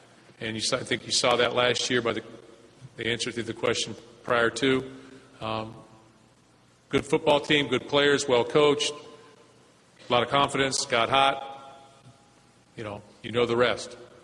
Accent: Ohio, United States; First of all, I think it's a rivalry because I'm from Ohio.

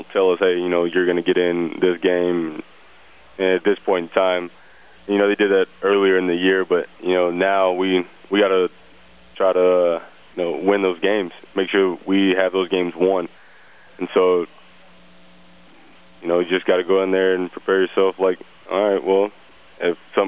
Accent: Texas, United States; No, I grew up a Texas A&M fan. I'm an Aggie through and through.

